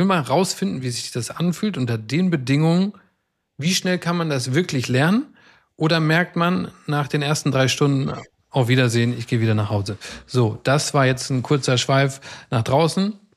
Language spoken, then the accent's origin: German; Minden, North Rhine-Westphalia, Germany; Da wird heute in Minden auch noch viel drüber gesprochen, da wo ich herkomme.